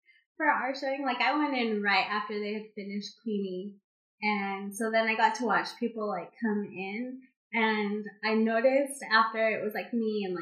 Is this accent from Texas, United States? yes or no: yes; Texas, United States; I also get like a Dr. Pepper because, again, I'm Texan.